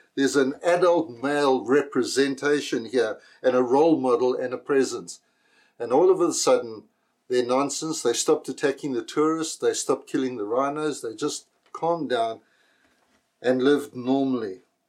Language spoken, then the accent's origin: English; South Africa; Growing up in South Africa